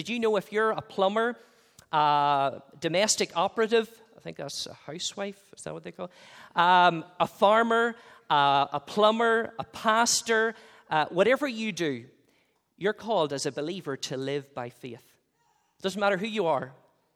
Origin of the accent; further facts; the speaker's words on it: Northern Ireland, United Kingdom; We grew up in a dairy farm. I grew up in County Tyrone.